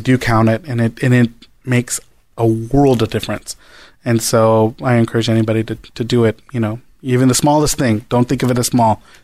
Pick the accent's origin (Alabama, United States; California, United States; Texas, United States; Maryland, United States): California, United States; San Francisco; And so I live, you know, in the Mission, right? I grew up in the Mission, and I see what's going on, right?